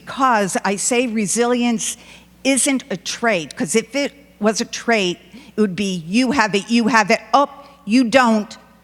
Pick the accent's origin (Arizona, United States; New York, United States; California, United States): New York, United States; I'm from New York. I can actually talk loud.